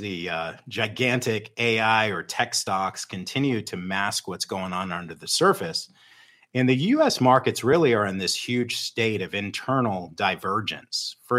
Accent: New England, United States; And I grew up in New England, and one of the great coaches there was Bill Belichick.

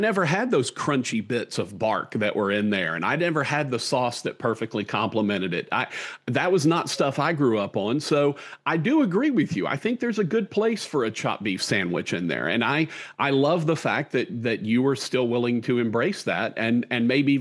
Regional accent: Shreveport, Louisiana, United States; growing up in Shreveport in Louisiana, you know, we really are a barbecue desert.

